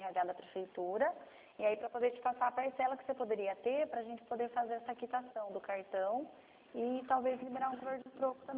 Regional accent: São Paulo, Brazil; Sou daqui de São Paulo.

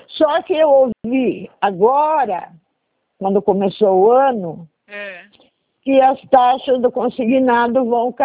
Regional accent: Araras, São Paulo, Brazil; Eu sou de Araras.

